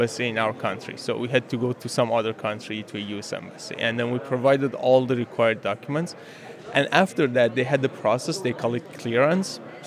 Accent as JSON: {"language": "English", "country": "Iran", "second_language": "English", "moved": "as an adult", "lives_now": "Austin, United States", "said": "I'm from Iran. I'm a student. I'm not a terrorist. I'm not scary."}